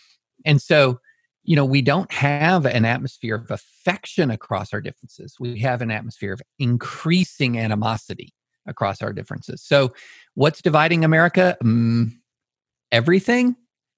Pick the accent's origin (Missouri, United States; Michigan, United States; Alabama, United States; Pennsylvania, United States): Alabama, United States; Auburn; born there; I know. I was born in Auburn.